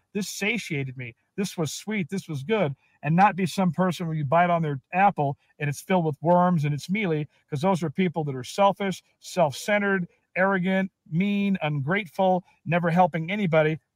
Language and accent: English; Compton, California, United States; But the name originally came because when I grew up in Compton, I was around 6 or 7 years old.